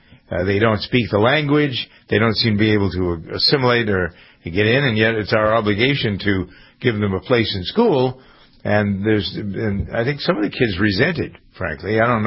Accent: Framingham, Massachusetts, United States; In my hometown, Framingham, they've had fights.

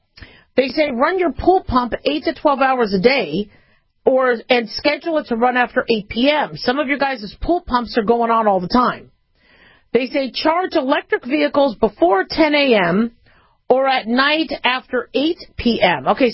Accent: Phoenix, Arizona, United States; now in Las Vegas, United States; I mean, I'm used to it because I grew up in Phoenix, and it gets hotter there.

